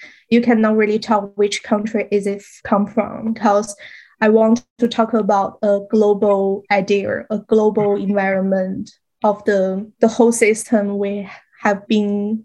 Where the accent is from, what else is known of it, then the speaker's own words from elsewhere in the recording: Harbin, Heilongjiang, China; I grew up in China, but my hometown is called Harbin, and Harbin is a mixed culture city.